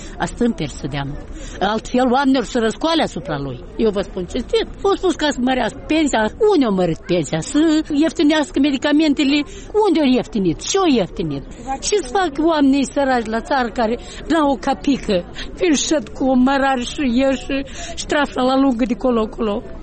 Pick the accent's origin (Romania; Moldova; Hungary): Moldova; noi suntem moldoveni